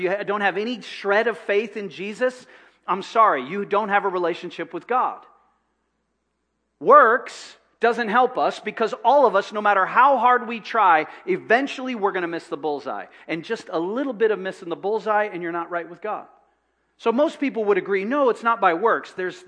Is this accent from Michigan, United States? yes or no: yes; Michigan, United States; well, I've been doing this since I was 2, because I'm from Michigan.